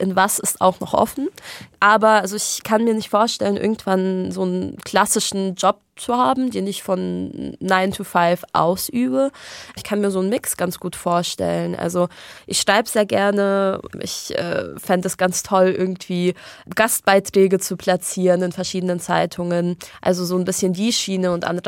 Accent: Germany; also born or lived in Israel; eigentlich fühle ich mich in Deutschland viel wohler, weil das ist, wo ich sozialisiert bin, das ist, wo ich aufgewachsen bin, ich spreche, denke Deutsch.

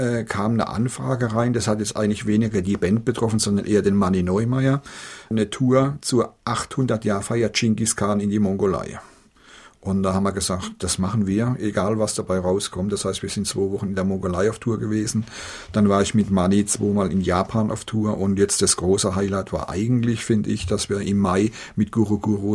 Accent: Edenkoben, Rhineland-Palatinate, Germany; born there; In der Pfalz, genau.

